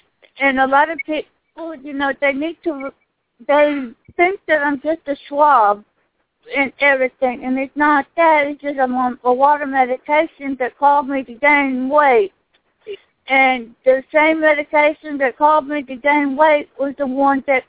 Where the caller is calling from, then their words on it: Texas, United States; I'm good. I'm calling in from Texas.